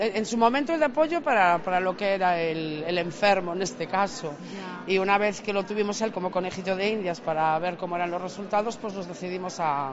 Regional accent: Corcubión, Galicia, Spain; nosotros somos de Corcubión, de Costa da Morte

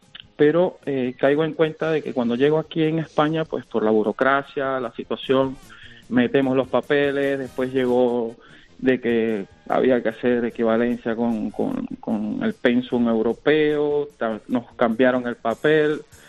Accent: Venezuela; moved away as an adult; yo soy de Venezuela. Vale, soy venezolano, llegué aquí hace unos 6 años aproximadamente

